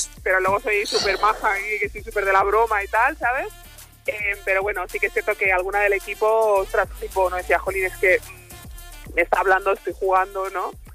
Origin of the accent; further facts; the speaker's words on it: Ripollet, Catalonia, Spain; yo soy de ahí, de Ripollet, en la calle Maragall